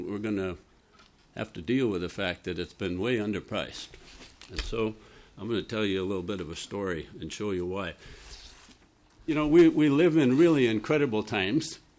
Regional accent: Rochester, Minnesota, United States; I'm from Rochester, energy activist.

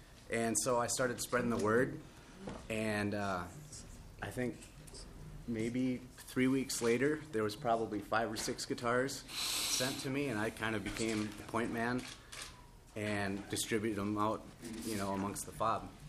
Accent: Fergus Falls, Minnesota, United States; from Fergus Falls, Minnesota.

